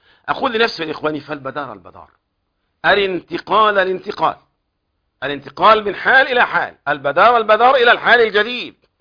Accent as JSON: {"language": "Arabic", "country": "Egypt", "said": "والله انا كمواطن مصري انا شايف مصر من احسن البلاد"}